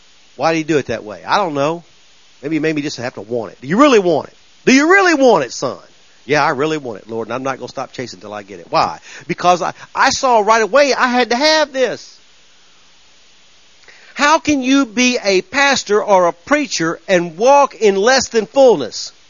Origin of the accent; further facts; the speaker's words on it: United States; We grew up in the United States.